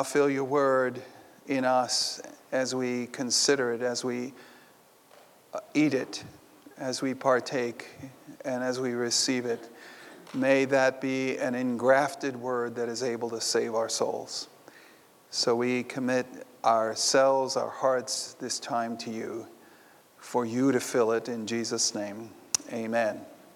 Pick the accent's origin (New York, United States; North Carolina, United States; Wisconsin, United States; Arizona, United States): New York, United States; I'm from New York, so I speak fluent sarcasm.